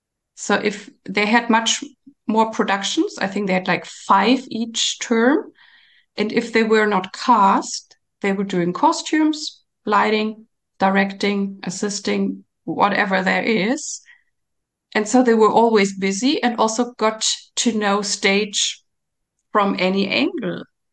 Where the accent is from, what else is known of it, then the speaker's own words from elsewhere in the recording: Nuremberg, Bavaria, Germany; she was an opera singer in Nuremberg, where I grew up in Germany.